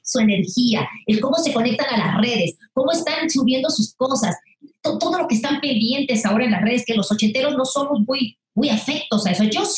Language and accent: Spanish; Mexico; soy la cantante mexicana que más duetos ha hecho